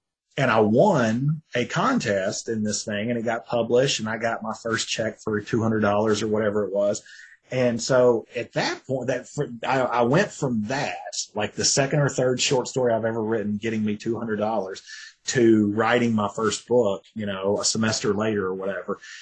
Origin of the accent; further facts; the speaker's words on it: Tennessee, United States; Hey, I'm from Tennessee, man.